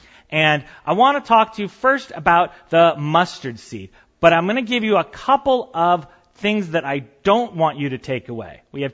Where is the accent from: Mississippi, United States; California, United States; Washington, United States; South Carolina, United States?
California, United States; I am from Northern California.